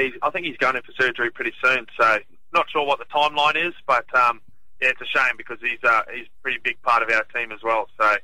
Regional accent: Sydney, New South Wales, Australia; born there; I was born in Sydney.

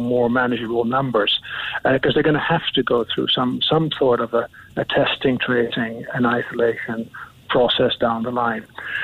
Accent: Netherlands; English is a second language; I come from the Netherlands.

